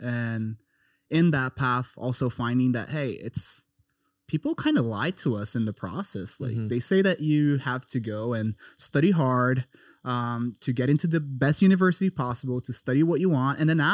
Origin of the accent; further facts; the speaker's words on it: Brazil; English is a second language; also born or lived in United States; First, I mean, I am born and raised in Brazil. I had 2 years that I lived in the U.S. when I was younger, moved here with my family.